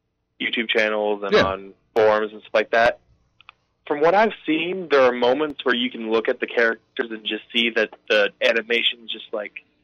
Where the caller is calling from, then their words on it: Montgomery, Alabama, United States; I'm calling from Montgomery.